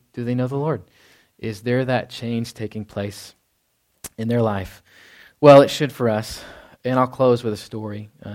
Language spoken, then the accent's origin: English; Texas, United States; I grew up in Texas. I don't know the North, you know, anything up there.